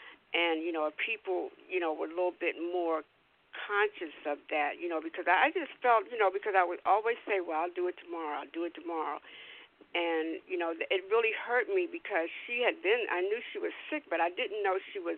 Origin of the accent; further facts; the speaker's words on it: Washington, District of Columbia, United States; because I'm from Washington, D.C. myself